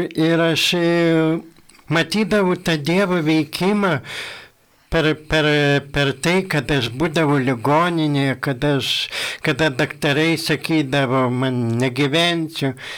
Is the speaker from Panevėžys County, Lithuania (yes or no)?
yes; Panevėžys, Panevėžys County, Lithuania; 39 metai, esu iš Panevėžio. Dievą pažinau per savo tikėjimo kelią, per ligas, nes aš gimiau su daug ligų, gimiau tikinčioj šeimoje